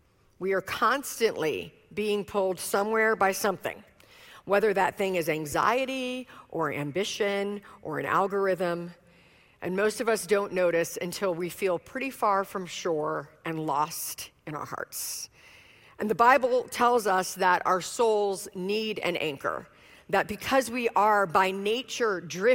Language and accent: English; Richmond, Virginia, United States; I'm from Richmond, Virginia.